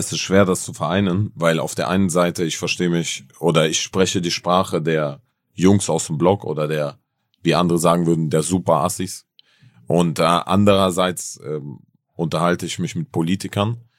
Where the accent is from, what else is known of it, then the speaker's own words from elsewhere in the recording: Berlin, Germany; ich bin auch aus Berlin zum Beispiel, ganz ehrlich, hierher nach Hamburg extra gekommen